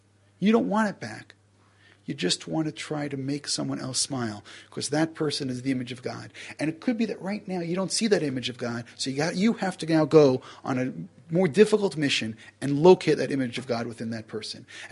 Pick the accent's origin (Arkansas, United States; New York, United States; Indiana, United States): New York, United States; Brooklyn; I mean, growing up in Brooklyn, you know, you have some of these big, big buildings in New York.